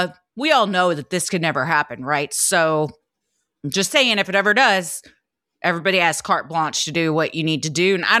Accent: South Shields, North East England, United Kingdom; I'm from South Shields

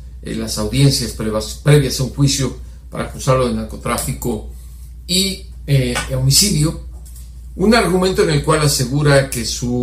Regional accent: Mexico; para mí, como mexicano

